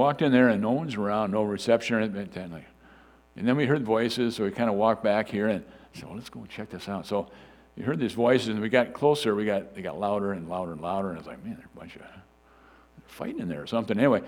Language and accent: English; Fairmont, Minnesota, United States; I'm from Fairmont, Minnesota. That's my hometown.